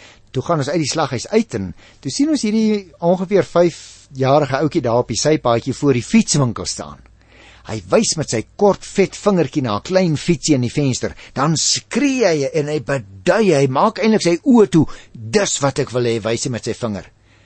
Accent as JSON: {"language": "Afrikaans", "town": "Paarl", "region": "Western Cape", "country": "South Africa", "said": "Dit was natuurlik vir ons baie lekker want ons kom oorspronklik van die Parel af"}